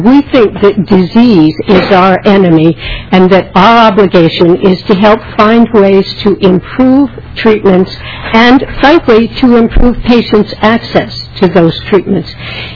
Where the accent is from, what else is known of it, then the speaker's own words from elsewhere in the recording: Maryland, United States; I'm from Maryland. I'm here in Minnesota for 3 days, and I'm spending money.